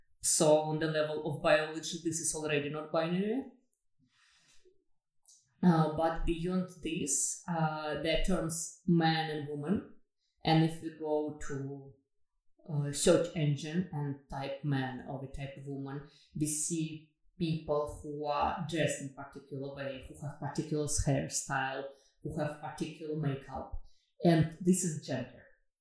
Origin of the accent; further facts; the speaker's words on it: Russia; moved away as an adult; now in Amsterdam, Netherlands; I'm based in Amsterdam, the Netherlands, but I was born and raised in Russia. For 15 years I live in the Netherlands